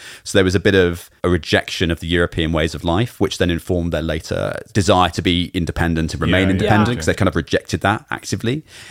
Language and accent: English; United Kingdom; Because I think, and this is as a Brit growing up, you don't learn about any of this stuff.